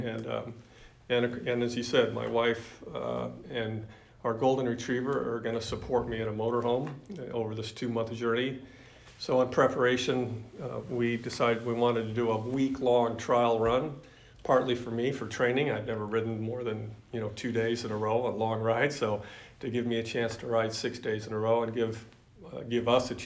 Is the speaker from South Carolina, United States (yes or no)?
no; Lodi, California, United States; So I'm going to start from my hometown in Lodi, California, which is about 70 miles from the academy